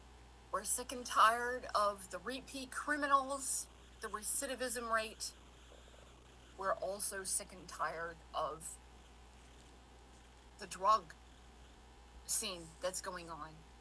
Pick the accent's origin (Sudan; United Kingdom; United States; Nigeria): United States; Rutland, Vermont; my hometown, where I grew up here in Rutland City in Vermont, is now facing such an increase in crime.